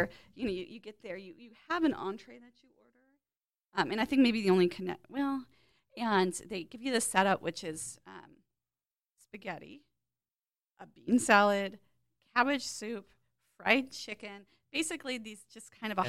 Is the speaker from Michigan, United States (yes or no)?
no; Bakersfield, California, United States; I grew up in Bakersfield